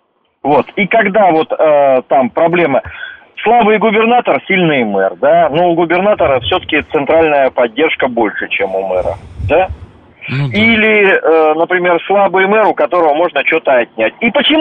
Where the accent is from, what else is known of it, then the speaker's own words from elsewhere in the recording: Tomsk, Tomsk Oblast, Russia; Вот простой пример в Томске, да, например, это мой родной город